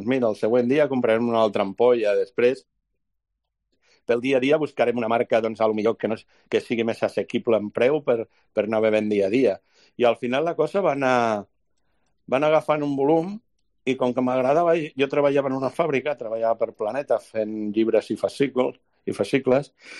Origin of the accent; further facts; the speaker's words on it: Cornellà, Catalonia, Spain; jo de petit vivia a Cornellà. A Cornellà, doncs, no és zona vitivinícola